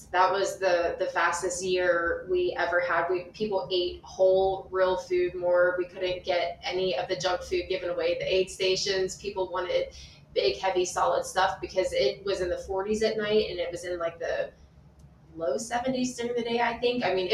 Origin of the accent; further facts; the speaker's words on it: Pennsylvania, United States; moved away; I mean, I'm from Pennsylvania originally and you couldn't pay me to move back up there at any time of the year, but especially right now.